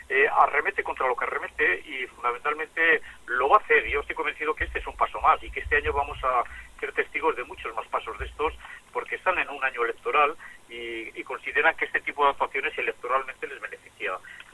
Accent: Basque Country, Spain

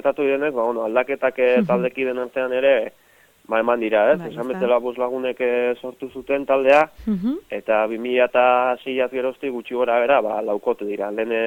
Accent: Basque Country, Spain; nire herritik 6 kilometrora Bergarako talde bat dakarkit azkenetan

